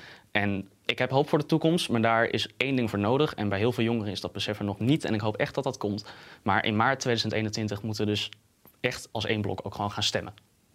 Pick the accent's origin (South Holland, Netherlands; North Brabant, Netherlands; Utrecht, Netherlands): Utrecht, Netherlands; Ik kom uit Utrecht en de huizenmarkt in Utrecht voor studenten is dramatisch.